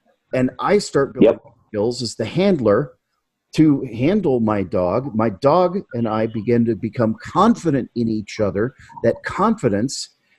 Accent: Alaska, United States; I grew up in Alaska. I grew up around Malamutes.

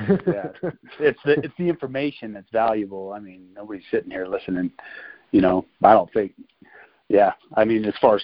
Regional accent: Cornville, Arizona, United States; So I was born and raised in Arizona. I was born in Cornville, Arizona, small little town south of Flagstaff.

